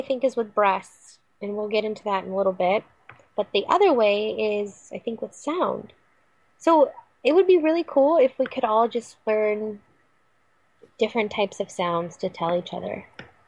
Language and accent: English; Lemon Grove, California, United States; my hometown has started its own little permaculture group. People all over Lemon Grove, a little town within San Diego, are growing food.